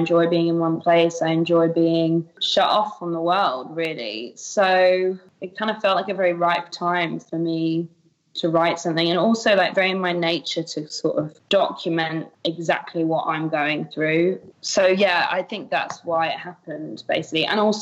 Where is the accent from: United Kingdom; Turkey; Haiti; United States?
United Kingdom; Like I'm a Brit.